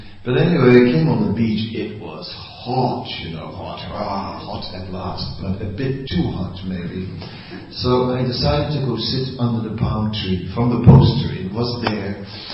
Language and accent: English; Netherlands; I said, I'm from Holland, I can swim, no problem.